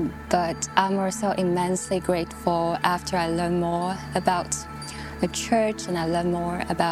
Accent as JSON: {"language": "English", "town": "Nanjing", "region": "Jiangsu", "country": "China", "also_born_or_lived": "United States", "lives_now": "Hong Kong", "said": "I'm from Nanjing, China. I first came to Hong Kong since 2012. That was after I finished my undergraduate studies in the States."}